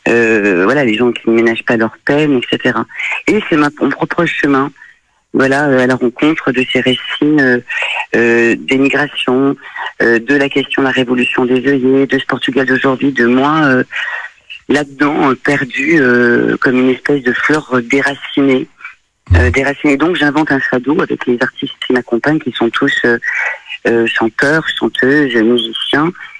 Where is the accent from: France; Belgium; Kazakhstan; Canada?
France; Clermont-Ferrand, Auvergne-Rhône-Alpes; Moi, je suis originaire de Clermont-Ferrand